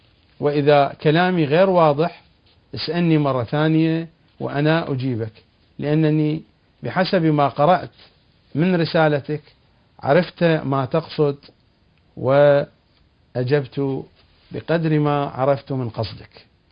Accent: Iraq; moved away; أنا خرجت من العراق سنة 1980، أوائل سنة 1980 هاجرت وخرجت من العراق، ولم أرجع إلى العراق إلا بعد سقوط النظام الصدامي

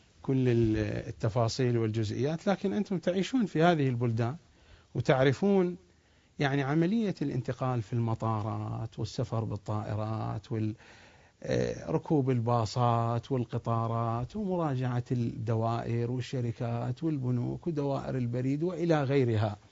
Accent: Iraq; accent: Iraqi; فمثل ما نقول بلهجتنا العراقية يعني أحسن من ماكو،

